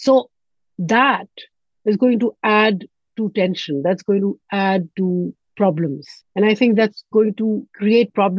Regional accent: Punjab, Pakistan; Right now, I am from South Punjab. When I was growing up, you would find water at 10 to 15 feet.

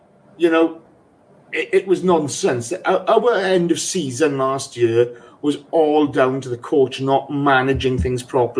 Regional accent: Wales, United Kingdom; I'm a Welshman

